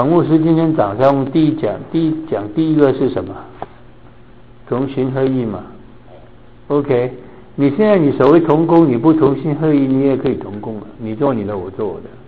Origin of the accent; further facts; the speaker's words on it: Hong Kong; now in United States; 我在香港长大的时候啊，